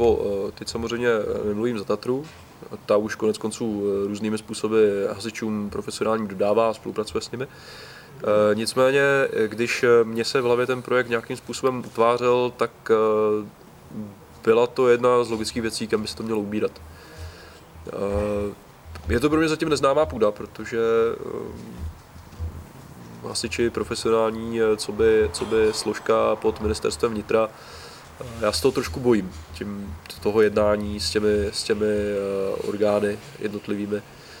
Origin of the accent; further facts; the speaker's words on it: Slovakia; já jsem národností Slovák, konec konců občas to prosákne na tom profilu, protože já tak nějak z principu se Slováky komunikuju prostě slovensky